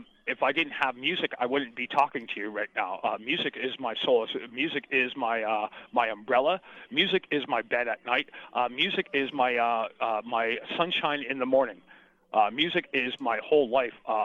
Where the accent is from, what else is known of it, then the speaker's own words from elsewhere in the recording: Canada; And so me being Canadian